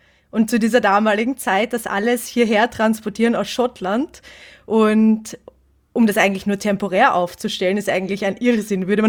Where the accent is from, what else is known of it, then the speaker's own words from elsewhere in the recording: Vienna, Austria; ich komme aus Wien